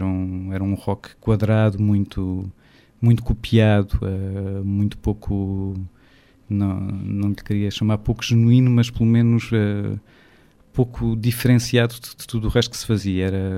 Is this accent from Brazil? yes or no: no; Alentejo, Portugal; a piada fácil seria dizer que, sendo alentejanos, gostamos de fazer as coisas com calma